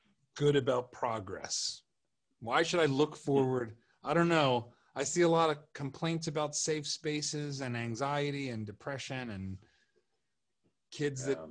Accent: Northeast, United States; now in Texas, United States; I grew up in the Northeast and now I live in Texas, and I moved down here for reasons and I'm happy with it

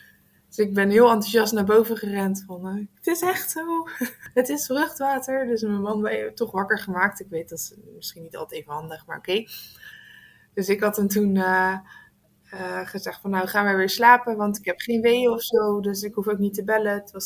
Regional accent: Hellevoetsluis, South Holland, Netherlands; moeder van Willem en getrouwd met … We komen uit Hellevoetsluis.

